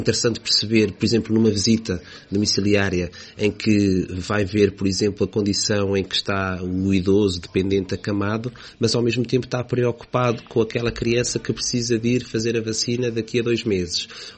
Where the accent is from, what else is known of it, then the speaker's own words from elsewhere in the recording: Gafanha da Nazaré, Centro, Portugal; Eu sou aqui da Gafanha da Nazaré, sou utente da USF Beira Rio.